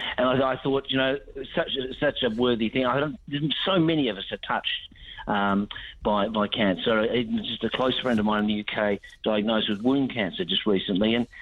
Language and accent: English; Perth, Western Australia, Australia; I am from Perth.